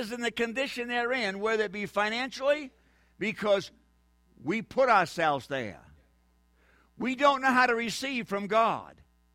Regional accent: New Hampshire, United States; I'm from New Hampshire.

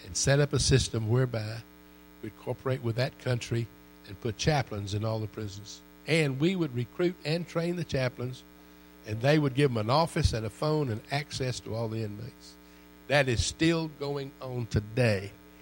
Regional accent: Texas, United States; I come from West Texas, man. The biggest word I know is mayonnaise.

